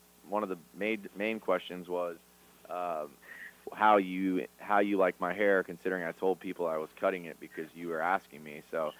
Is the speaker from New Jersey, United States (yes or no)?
no; Haines City, Florida, United States; Haines City, Florida. We're all Floridians.